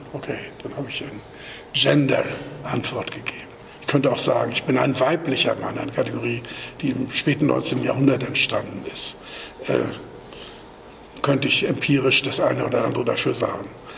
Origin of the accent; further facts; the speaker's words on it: Kiel, Schleswig-Holstein, Germany; Also natürlich bin ich Schleswig-Holsteiner. Natürlich bin ich Kieler. Natürlich bin ich auch, was ich dann erst so richtig gelernt habe, als ich im Ausland war, Deutscher.